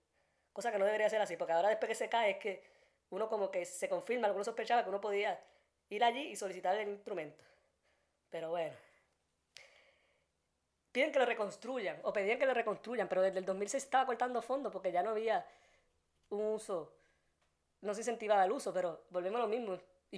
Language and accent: Spanish; Puerto Rico; pues con a Puerto Rico, obviamente, por la ubicación geográfica ahí, porque somos una colonia de Estados Unidos, para eso funciona.